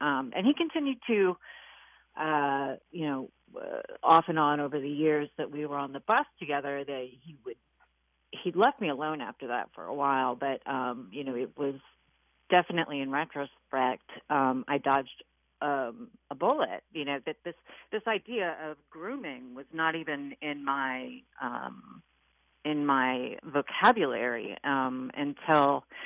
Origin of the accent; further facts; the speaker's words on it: Iowa, United States; Yeah, so I was born and raised in Iowa, and rode the school bus every day.